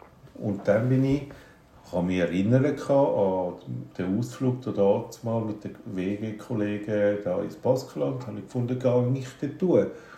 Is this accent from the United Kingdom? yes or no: no; Switzerland; bei uns in der Schweiz